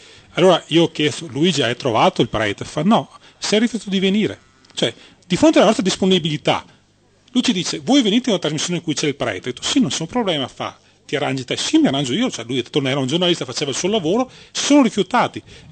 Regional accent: Marostica, Veneto, Italy; io sono di Malostica.

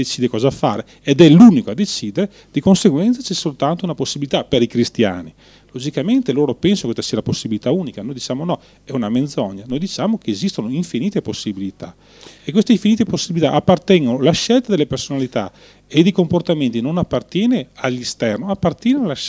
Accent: Veneto, Italy; Noi siamo dal Veneto

